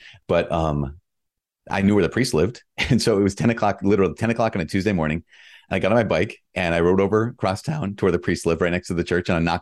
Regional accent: Minnesota, United States; I grew up in Northern Minnesota in a basically small town, 20,000 people.

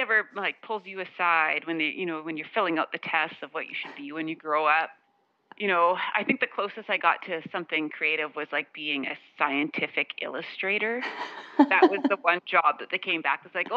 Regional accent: North Portal, Saskatchewan, Canada; I grew up in North Portal. So you have to make your own fun.

